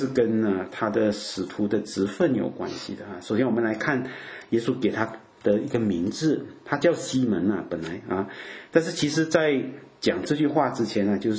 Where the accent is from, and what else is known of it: Malaysia